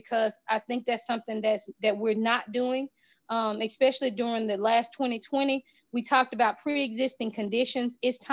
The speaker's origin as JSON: {"language": "English", "region": "Mississippi", "country": "United States", "said": "I'm from Mississippi. I'm a Southern girl. I talk to people."}